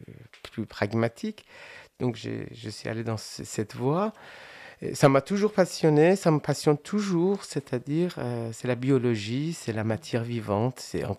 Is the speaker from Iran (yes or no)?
yes; Iran; moved away as an adult; now in France; Je suis parti d'Iran pour pouvoir faire des études et apporter autre chose que mon sang à ce pays.